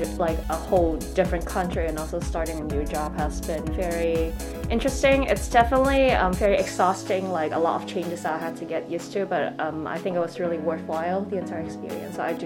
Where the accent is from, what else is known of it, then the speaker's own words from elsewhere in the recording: Canada; I'm from Canada.